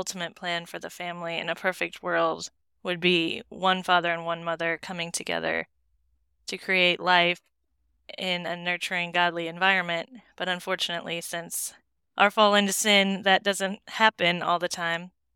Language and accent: English; St. Louis, Missouri, United States; now in East Carondelet, United States; And I grew up in St. Louis and moved to Illinois about 4 years ago, right near the church in East Carondelet, Illinois.